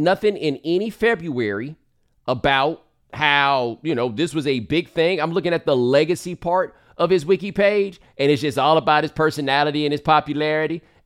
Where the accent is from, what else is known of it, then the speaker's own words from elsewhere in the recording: Cape Verde; now in United States; Like, everyone's like, you're black. No, I'm from Cape Verde, right?